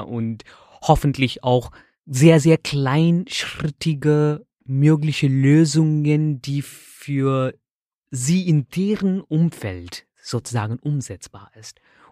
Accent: India; also ich bin in Indien geboren und da aufgewachsen.

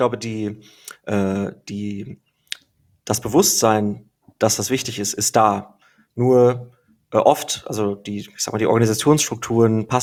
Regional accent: Germany; ich hatte auch meine Bedenken, so als Deutscher kennt man natürlich die großen öffentlichen Unis

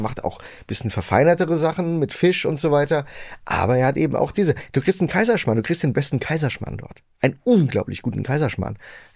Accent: Frankfurt, Hesse, Germany; als Frankfurter.

